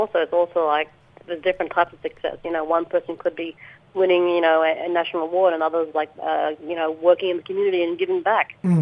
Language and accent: English; Wyndham, Western Australia, Australia; I'm a Balangar Noongar woman, and I'm from Wyndham, Ottawa in the Kimberley.